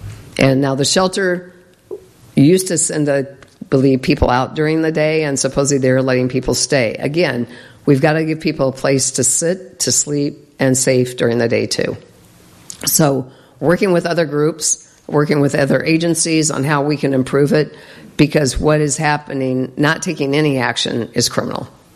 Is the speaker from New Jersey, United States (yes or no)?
no; Clarinda, Iowa, United States; I come from Clarinda, where we had one.